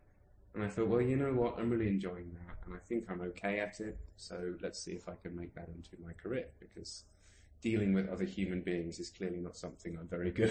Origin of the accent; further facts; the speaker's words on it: Margate, South East England, United Kingdom; my hometown, which is a tiny little village called Margate, just outside London